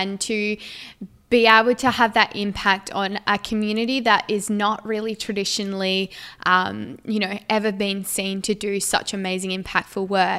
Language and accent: English; Australia; for us as, you know, white women who have been born and raised in Australia